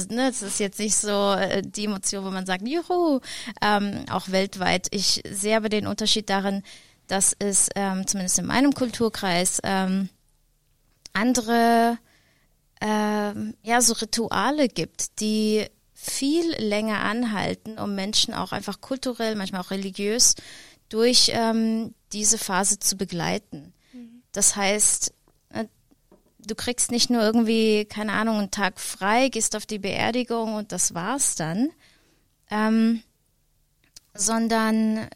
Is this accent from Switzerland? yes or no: no; Laos; ich bin viele Jahre in Laos aufgewachsen